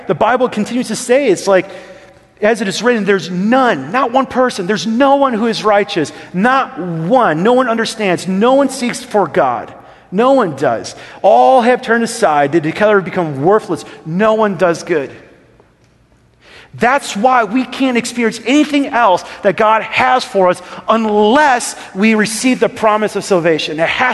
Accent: Wisconsin, United States; I just grew up Lutheran. I'm from Wisconsin, and I'm a German. And so Germans are Lutheran in Wisconsin.

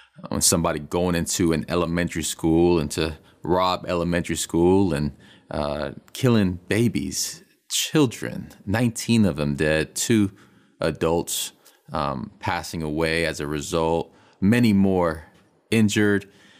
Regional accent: Florida, United States; Marjorie Stoneman Douglas High School down in South Florida, being in my home state, that hit hard as well.

